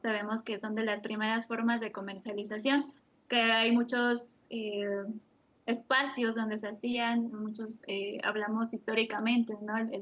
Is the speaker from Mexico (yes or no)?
yes; Mexico; del alimento que nos sostiene como mexicanos, ya está en los campos, ¿no?